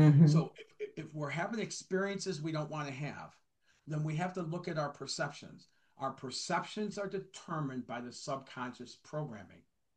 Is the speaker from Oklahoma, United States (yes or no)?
no; Detroit, Michigan, United States; I grew up in Detroit, Michigan, in a very low income family and stuff.